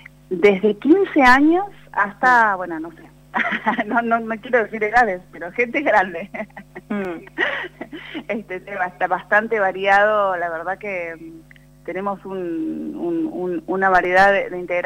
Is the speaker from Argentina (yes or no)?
yes; Comodoro Rivadavia, Chubut, Argentina; yo soy de Comodoro